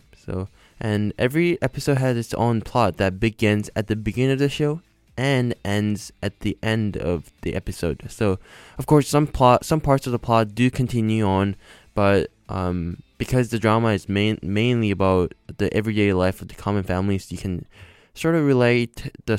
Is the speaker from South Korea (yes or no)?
yes; Seoul, South Korea; the story is taking place in Seoul, my hometown, and in 1988. So it's like watching how my parents' generation used to live back then. So I was born in 1984, by the way.